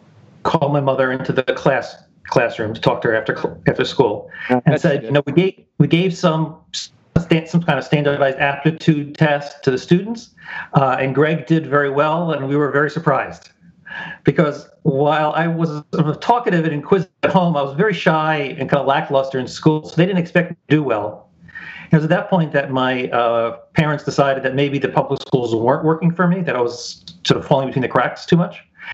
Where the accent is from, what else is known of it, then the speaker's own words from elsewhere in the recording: Cranford, New Jersey, United States; also born or lived in Trenton; my parents moved to Cranford, New Jersey, which is a suburb, sort of northern New Jersey near Westfield. And I grew up in Cranford.